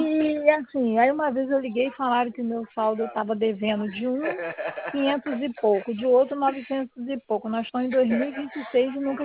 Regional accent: Macaé, Rio de Janeiro, Brazil; Não, não sou, é de Macaé.

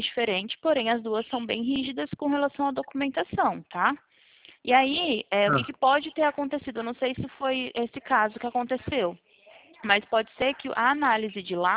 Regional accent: Presidente Prudente, São Paulo, Brazil; Eu sou de Prudente.

